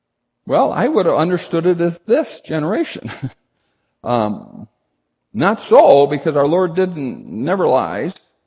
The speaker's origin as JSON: {"language": "English", "region": "North Dakota", "country": "United States", "tie": "born or raised there", "said": "Probably because I grew up in North Dakota and not on the ocean."}